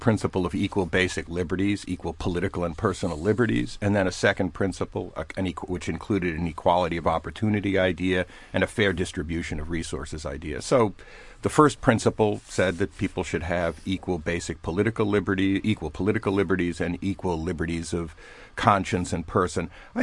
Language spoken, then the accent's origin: English; United States; I grew up in the United States in the 50s and 60s and believed in American ideals